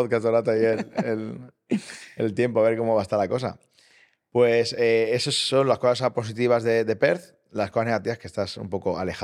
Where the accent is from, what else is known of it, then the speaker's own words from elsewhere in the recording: Valencian Community, Spain; now in Brisbane, Australia; Ya no solo eso, sino como valenciano, ¿no? Es como traer un poco de tu cultura a este país.